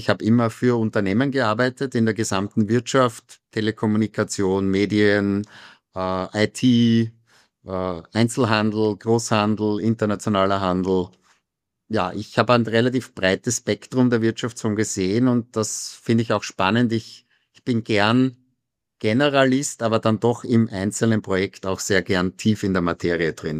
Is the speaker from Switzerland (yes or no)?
no; Styria, Austria; ich bin Österreicher, aber vor allem Steirer. Also in Österreich ist man ja immer auch aus einem Bundesland und da ist man besonders stolz drauf.